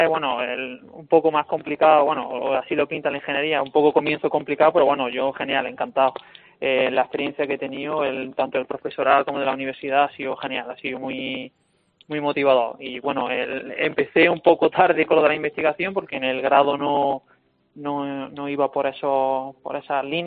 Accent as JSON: {"language": "Spanish", "town": "Linares", "region": "Andalusia", "country": "Spain", "said": "tengo 27 años, soy de Linares"}